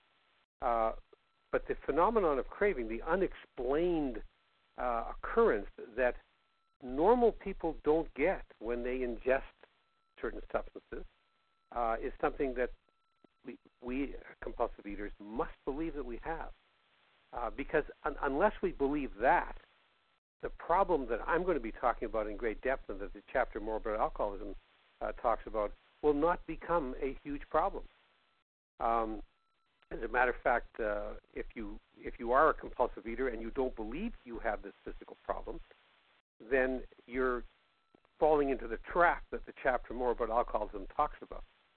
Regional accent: Canada; I acknowledge that although I'm a Canadian and we don't celebrate Thanksgiving on the same day that Americans

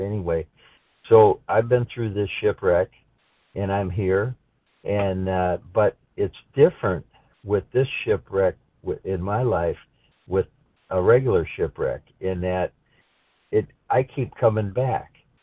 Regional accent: Florida, United States; I'm part of the regular crowd here and I'm from Florida.

